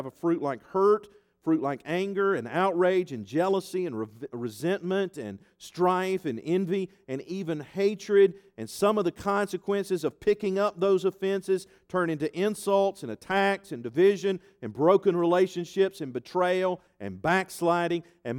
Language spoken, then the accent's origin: English; Ireland; I'm Irish. I have red hair, just like my mama.